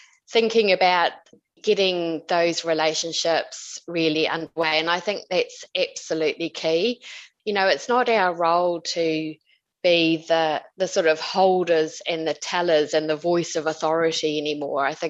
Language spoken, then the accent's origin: English; Auckland, New Zealand; No, I am from Auckland